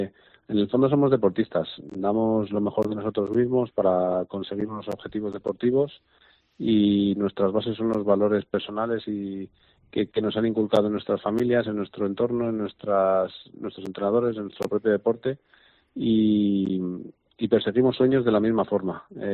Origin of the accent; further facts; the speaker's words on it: Salamanca, Castile and León, Spain; now in Mallorca, Spain; me cuesta a veces recordar que soy de Salamanca, a veces me cuesta recordar que estoy en Mallorca y me siento a veces un poco falto de tierra